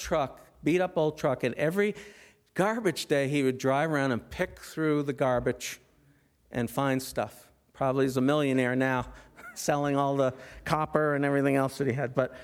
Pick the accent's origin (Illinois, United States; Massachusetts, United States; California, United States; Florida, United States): Massachusetts, United States; Wellesley; When I grew up in Wellesley, and Wellesley was kind of an affluent little town, as you know.